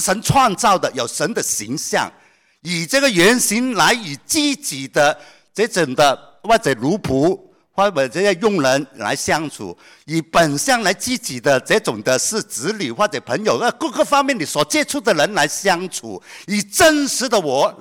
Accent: Guangdong, China; 我们广东话是为两餐

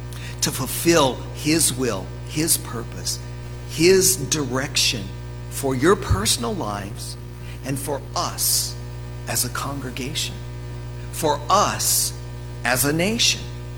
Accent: Denver, Colorado, United States; also born or lived in Beulah, United States / Medicine Lake, United States; I grew up in Denver, Colorado, and I served a church in Beulah, North Dakota for 20 years. I served a church in Medicine Lake, Montana for 4 years, 400 people.

